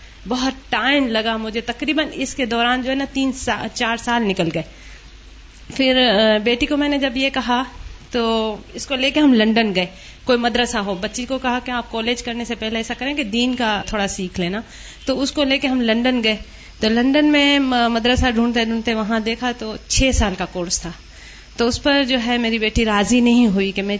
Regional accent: India; now in New York, United States; میں new York سے آئی ہوں۔ بیسیکلی میں انڈیا کی ہوں اور 15 سال سے نیو یارک میں رہ رہی ہوں۔

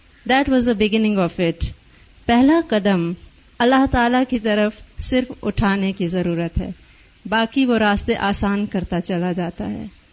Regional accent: Peshawar, Khyber Pakhtunkhwa, Pakistan; now in Islamabad, Pakistan; اور میں اسلام آباد سے آئی ہوں. میری پیدائش اور بیسک تمام ایجوکیشن پشاور میں ہی ہوئی اور بیسیکلی میں این ڈبلیو ایف پی سے ہوں.

